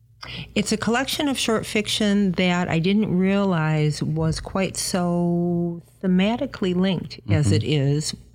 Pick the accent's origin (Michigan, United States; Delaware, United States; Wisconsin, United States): Michigan, United States; Roseville; I grew up on the East Side.